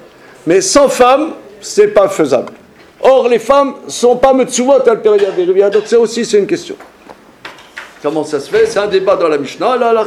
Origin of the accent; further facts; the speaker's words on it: France; born there; moi, je suis né en France